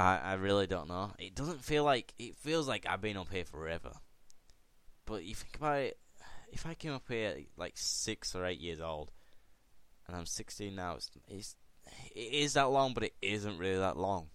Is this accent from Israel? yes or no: no; Chelmsford, East of England, United Kingdom; born there; So I was born in Essex, Chelmsford, guys, if you know where that is. I kind of remember bits of it.